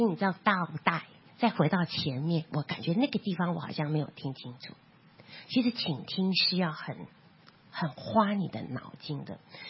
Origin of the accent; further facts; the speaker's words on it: Taiwan; 可是以我从台湾来看香港的时候，你们的教会在我就觉得是一个很大的教会了。